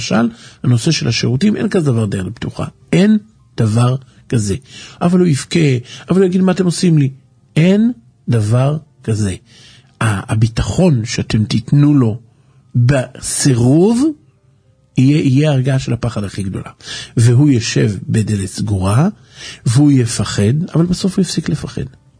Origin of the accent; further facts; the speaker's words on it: Haifa, Haifa District, Israel; באמת אני חיפאי ולא פוחד מכלבים.